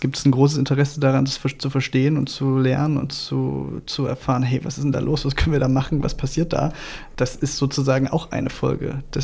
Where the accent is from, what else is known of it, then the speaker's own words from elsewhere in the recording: East Germany, Germany; Und ich glaube, dass man als Ostdeutscher halt vielleicht mit einem empathischeren Blick auf den Osten guckt